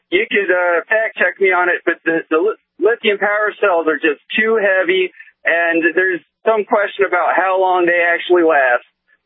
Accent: West Virginia, United States; also born or lived in Flint; now in Portland, United States; I grew up in West Virginia, and I'm just moving away from Flint to Portland right now.

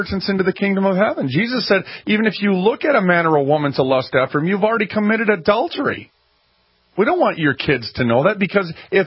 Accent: Minneapolis, Minnesota, United States; Hey, listen, in North Minneapolis, I'm from North Minneapolis, friends

